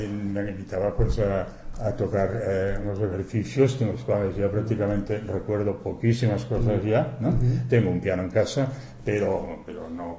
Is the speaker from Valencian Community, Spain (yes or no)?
no; Sabadell, Catalonia, Spain; Yo soy de Sabadell, ¿no?